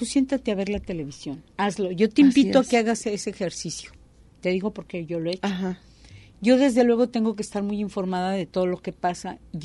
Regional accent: Mexico; como mexicanos, como seres humanos.

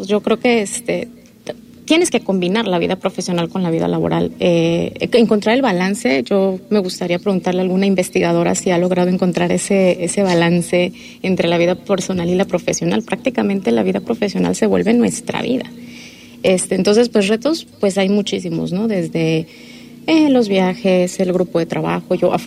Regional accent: Mexico City, Mexico; Yo estudié biología marina, pero crecí en la Ciudad de México.

